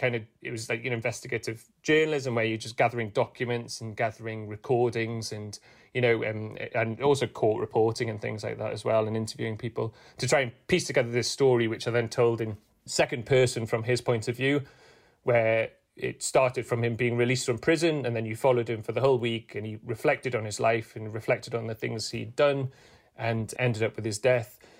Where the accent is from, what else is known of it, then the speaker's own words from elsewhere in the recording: Newcastle, North East England, United Kingdom; So I'm from Newcastle.